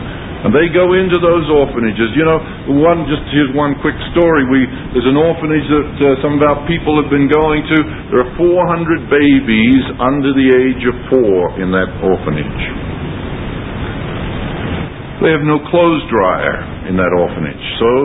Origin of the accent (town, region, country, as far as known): Australia